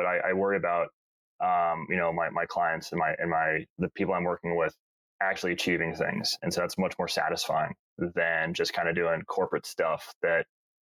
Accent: Virginia, United States; Like, I grew up in Northern Virginia.

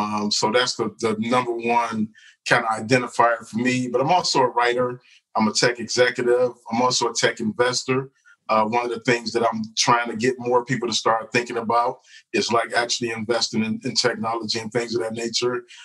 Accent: Detroit, Michigan, United States; I grew up in Detroit, and I grew up in a household that on the outside looking in was like the model for middle class or working class Black America.

